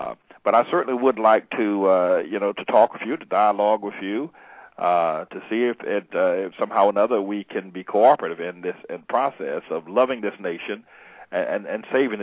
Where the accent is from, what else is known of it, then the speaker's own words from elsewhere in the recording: the South, United States; I tell people all the time, I grew up in Jim Crow South, and I did not experience racism.